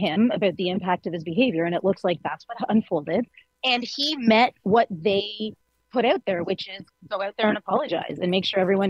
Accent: Canada; I personally, as a Canadian

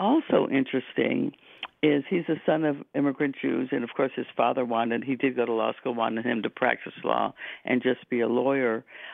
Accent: Detroit, Michigan, United States; also born or lived in Europe; Well, you know, I grew up in Detroit.

